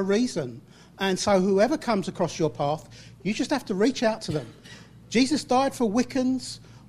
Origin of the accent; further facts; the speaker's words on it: Columbia, Missouri, United States; Yeah, we're from Columbia, Missouri, and we began our campus ministry about this time last year